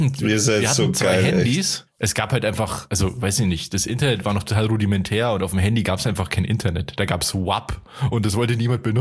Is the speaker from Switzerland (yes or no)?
no; Altötting, Bavaria, Germany